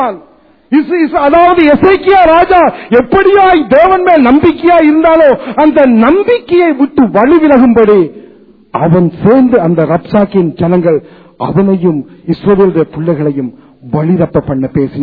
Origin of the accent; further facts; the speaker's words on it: Sri Lanka; born there; நானும் தமிழன், நானும் இலங்கையெல்லாம் பிறந்தேன்.